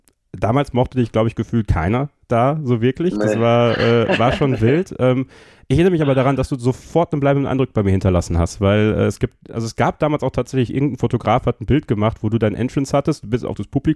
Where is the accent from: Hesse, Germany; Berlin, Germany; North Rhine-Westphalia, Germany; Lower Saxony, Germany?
North Rhine-Westphalia, Germany; Borken; habe dich ja auch öfter in Borken gesehen, in meiner Heimat